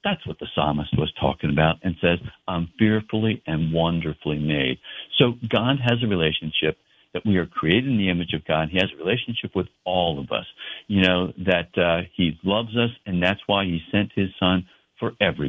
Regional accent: New Jersey, United States; I mean, I'm from New Jersey is where I grew up.

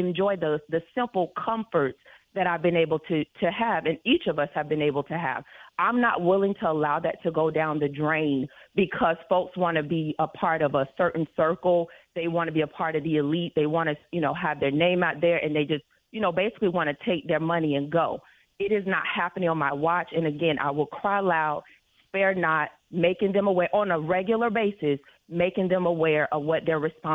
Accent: United States; I am an American

